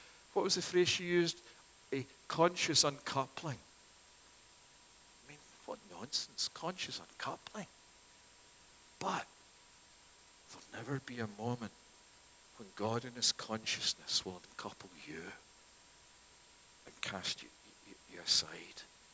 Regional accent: Scotland, United Kingdom; now in Toronto, Canada; As you know, I'm from Scotland, and the great sport there is football, proper football, soccer.

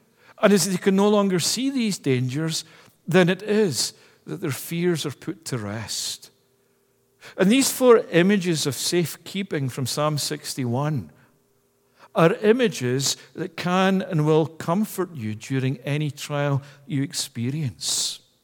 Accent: Scotland, United Kingdom; I can remember as a kid growing up in Scotland

